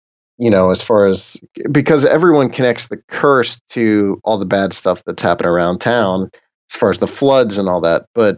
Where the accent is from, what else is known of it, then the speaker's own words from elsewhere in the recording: Bolivar, Ohio, United States; I grew up in Bolivar, Ohio, which is only like from the Ohio River. I grew up 90 minutes from the Ohio River